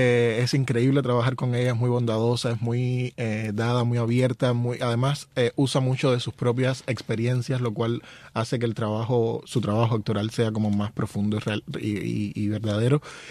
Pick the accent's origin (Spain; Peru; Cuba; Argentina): Cuba; aunque somos los dos cubanos